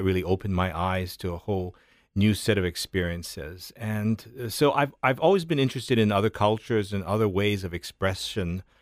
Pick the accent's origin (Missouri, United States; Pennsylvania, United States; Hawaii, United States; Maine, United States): Hawaii, United States; I grew up on Maui, which was a kind of a small island back then, quiet, very community-oriented, very homey.